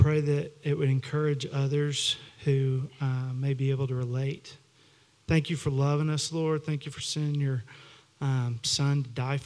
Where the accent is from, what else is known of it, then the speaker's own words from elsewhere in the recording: Tulsa, Oklahoma, United States; So I grew up in Tulsa as the oldest of four brothers